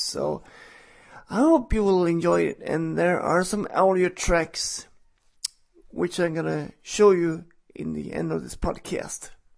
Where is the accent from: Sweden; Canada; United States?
Sweden; English is a second language; and I am from Sweden.